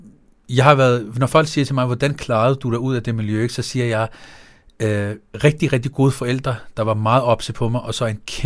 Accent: Copenhagen, Capital Region of Denmark, Denmark; Jeg er født og opvokset på Blågårds Plads, slut 90'erne, start 0'erne

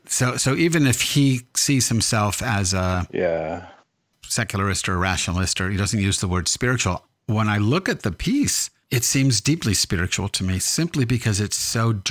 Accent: United States; without me being an American, me being a Jew, me being, you know, a male, all that stuff.

